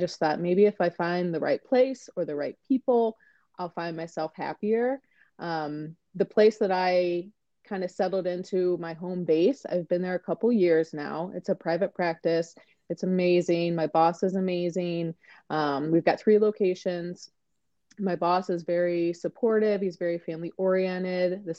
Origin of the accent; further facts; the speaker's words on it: Ohio, United States; So I am from Northeast Ohio.